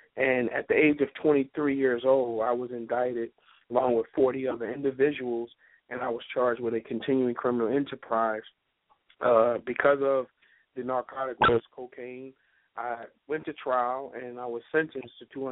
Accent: California, United States; While growing up in California, I always remembered the life that my father had lived

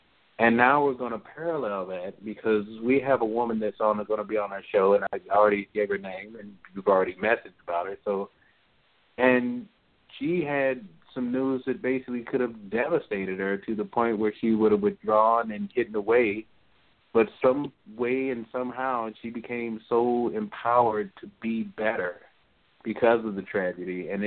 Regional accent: Illinois, United States; I'm from the Midwest, so I grew up near Chicago, and that was during the time of the Bulls.

